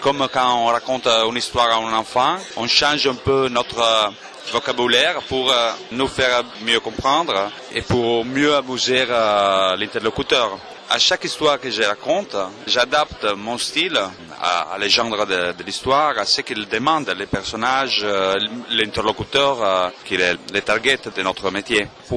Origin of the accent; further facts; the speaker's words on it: Italy; French is a second language; car je suis italien, comme vous entendez